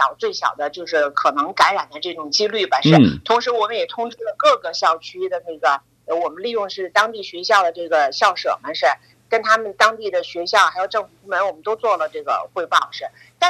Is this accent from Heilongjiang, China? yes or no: no; Beijing, China; 我也是北京人啊，说实在也想为家乡做点贡献